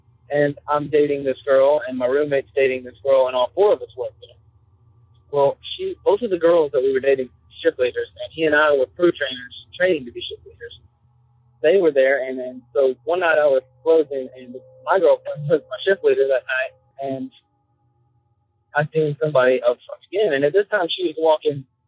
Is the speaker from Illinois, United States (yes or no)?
no; Alabama, United States; I'm from Alabama.